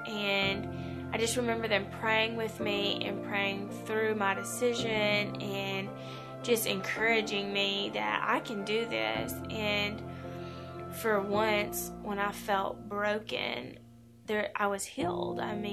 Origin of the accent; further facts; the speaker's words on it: Walnut Ridge, Arkansas, United States; I'm from Walnut Ridge, Arkansas, and I got pregnant when I was 19 years old.